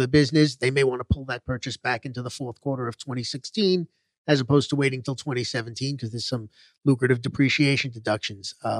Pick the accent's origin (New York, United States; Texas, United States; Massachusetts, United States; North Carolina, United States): New York, United States; Actually, born and raised in New York. We migrated south about 17 years ago